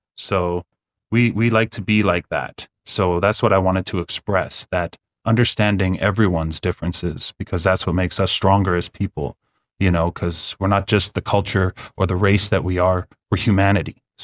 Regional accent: Edmonton, Alberta, Canada; now in Kingston, Canada; I was born here in Kingston. I grew up in Edmonton, but ever since I moved back to Kingston, it was like a full circle effect.

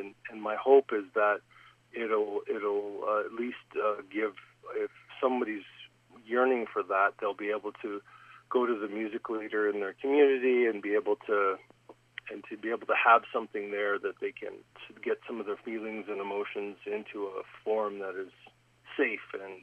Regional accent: Red Deer, Alberta, Canada; I grew up in Red Deer, Alberta, away from any sort of Indigenous roots.

